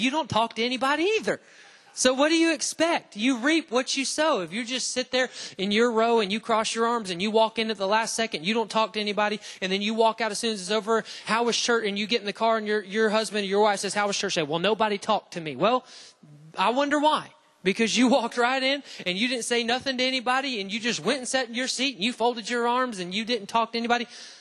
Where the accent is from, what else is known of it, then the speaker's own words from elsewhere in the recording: Alabama, United States; Anybody, I mean, we're from Alabama. I know we got a lot of cousins in the room, right?